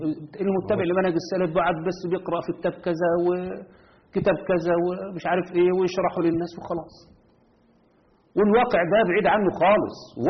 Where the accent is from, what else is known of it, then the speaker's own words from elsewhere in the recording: Egypt; انا راجل مصري وعايش في مصر